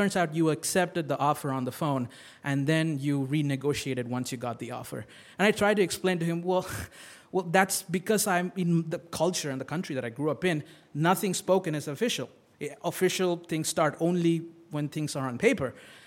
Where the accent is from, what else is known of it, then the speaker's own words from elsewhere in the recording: India; I grew up in India